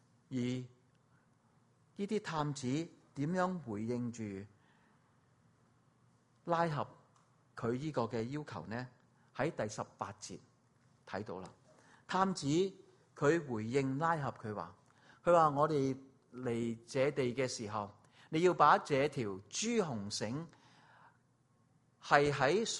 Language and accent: Cantonese; China; 这个引申到今日我哋中国人嘅传统文化，过新年